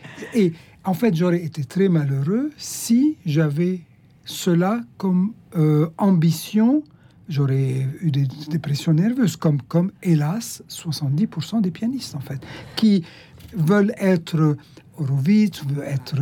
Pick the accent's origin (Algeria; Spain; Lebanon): Lebanon; first language English; French is a second language; moved away as an adult; now in France; je suis d'éducation purement anglophone. Je viens du Liban, et en arrivant en France